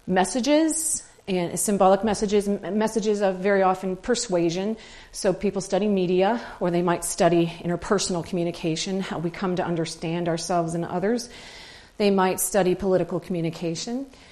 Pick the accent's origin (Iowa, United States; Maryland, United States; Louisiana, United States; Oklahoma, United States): Maryland, United States; I grew up in Maryland, went to school in Virginia and North Carolina, PhD in Ohio, and I live in the Quad Cities now, where I've lived for the last 20 years.